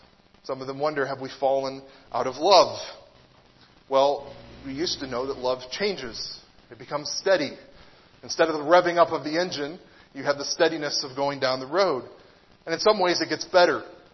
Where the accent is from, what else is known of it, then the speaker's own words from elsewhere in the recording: United States; born there; I was born in America.